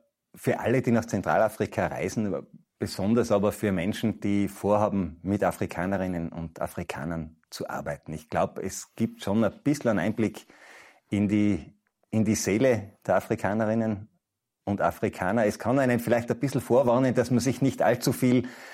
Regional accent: Tyrol, Austria; so wie man bei uns in Tirol Berggeschichten erzählt

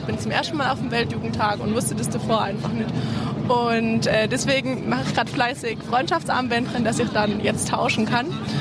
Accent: Baden-Württemberg, Germany; Ich bin aus Baden-Württemberg, aber ich bin Badnerin.

